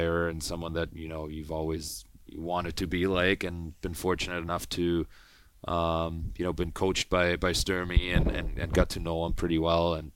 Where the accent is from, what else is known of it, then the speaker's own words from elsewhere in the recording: Germany; growing up in Germany